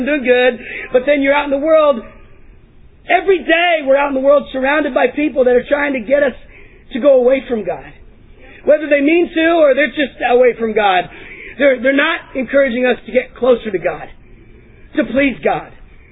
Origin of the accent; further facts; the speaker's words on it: Texas, United States; I grew up with them in Texas and just believe they're supposed to be outside.